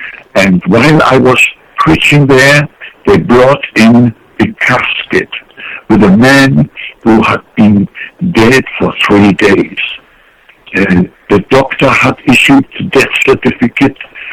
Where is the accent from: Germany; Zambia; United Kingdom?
Germany; English is a second language; also born or lived in Frankfurt; now in United States; Yes, my ministry, my background is German. I'm an American citizen in the meantime. I love America. I lived in Frankfurt in Germany at that time.